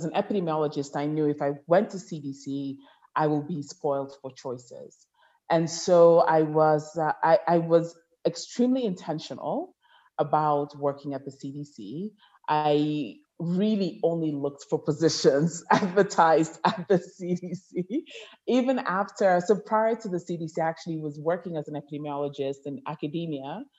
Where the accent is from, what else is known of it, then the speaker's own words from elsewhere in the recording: Cameroon; I'm from Cameroon